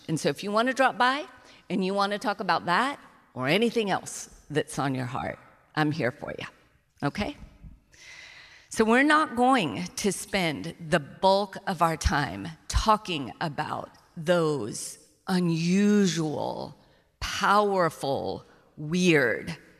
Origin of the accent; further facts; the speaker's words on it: Alabama, United States; I'm from Alabama.